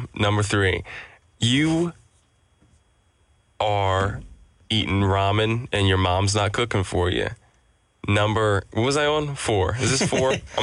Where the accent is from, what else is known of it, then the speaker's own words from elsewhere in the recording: Missouri, United States; I mean, I came from a farming community. I'm from Missouri.